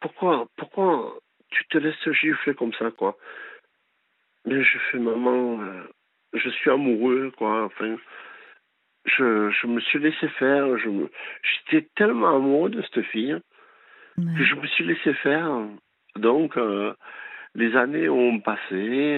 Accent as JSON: {"language": "French", "town": "Tarbes", "region": "Occitanie", "country": "France", "said": "Alors, je viens de Tarbes. Enfin, je suis de Tarbes et..."}